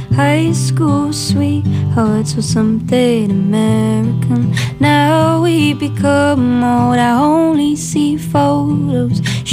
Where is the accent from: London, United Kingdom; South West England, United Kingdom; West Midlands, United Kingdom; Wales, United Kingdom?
London, United Kingdom; I'm from, like, London. I moved about quite a bit as a kid. My dad is in the army, but technically I've come to Nashville from London.